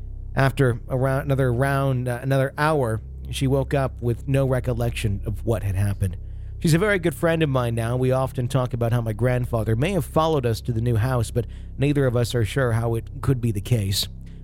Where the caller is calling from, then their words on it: Sunderland, North East England, United Kingdom; I'm writing in from Sunderland in northeast England